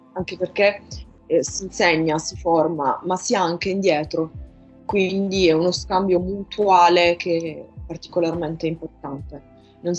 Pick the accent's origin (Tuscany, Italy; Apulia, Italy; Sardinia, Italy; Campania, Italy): Apulia, Italy; io sono pugliese, pugliano